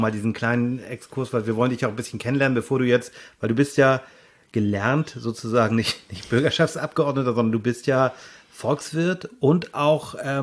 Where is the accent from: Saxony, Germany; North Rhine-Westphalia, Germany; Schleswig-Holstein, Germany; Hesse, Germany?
Schleswig-Holstein, Germany; ich bin ja nicht so wie du gebürtiger Lübecker, sondern bin hier zugezogen als Nordfriese